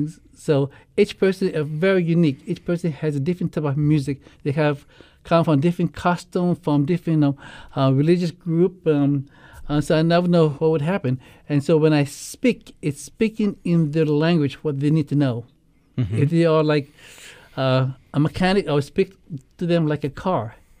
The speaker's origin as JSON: {"language": "English", "region": "Hawaii", "country": "United States", "said": "This is my path, but I love to cook. I'm from Hawaii, you know."}